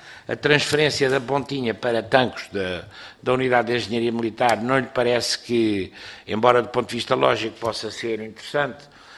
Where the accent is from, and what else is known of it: Portugal